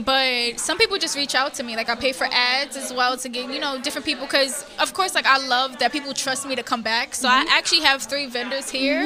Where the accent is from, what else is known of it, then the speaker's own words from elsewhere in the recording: Harlem, New York, United States; Because I'm from Harlem and I'm in Brooklyn.